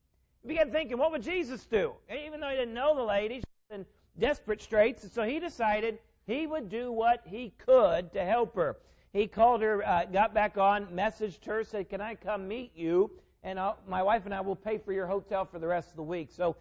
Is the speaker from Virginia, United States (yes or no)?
no; Indiana, United States; And we're from Indiana, and we're getting to the years where time of year where you don't see the sun all too often.